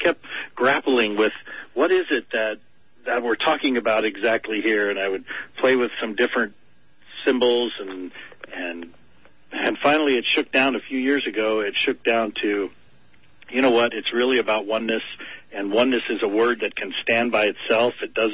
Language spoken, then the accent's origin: English; United States; I grew up in America, so the definition of peace is really paradoxical